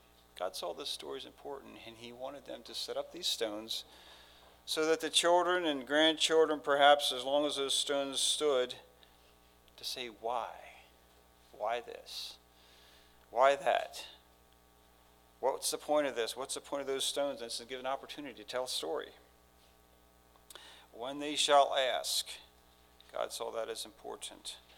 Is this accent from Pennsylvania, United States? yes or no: yes; Pennsylvania, United States; I am from Lancaster County, and so that is my perspective as I look across these lessons of church history from 1900 to 2000.